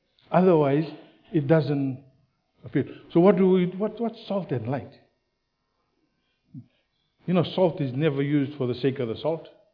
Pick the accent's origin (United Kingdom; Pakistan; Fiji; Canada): Fiji; also born or lived in New Zealand; I grew up in Fiji and then I got saved in New Zealand, went back to Fiji.